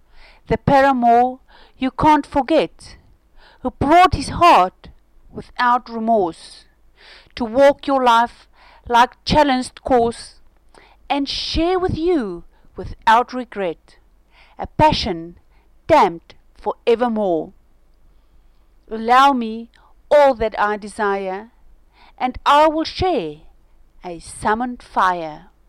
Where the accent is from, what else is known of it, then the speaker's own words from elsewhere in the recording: South Africa; I'm from South Africa.